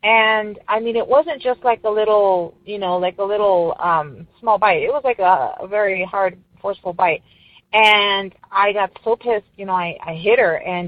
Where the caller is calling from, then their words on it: El Paso, Texas, United States; I'm calling from El Paso, Texas.